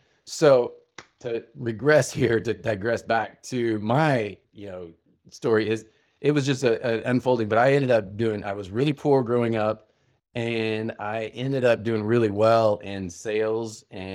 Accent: Midwest, United States; started so young with family growing up in the Midwest, Puritan work ethic, farmers coming, you know, land run, Oklahoma.

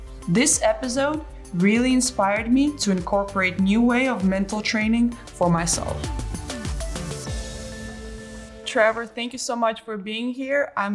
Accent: Belarus; You know, I grew up in Belarus, where brain training when I was growing up wasn't anywhere even really talked about.

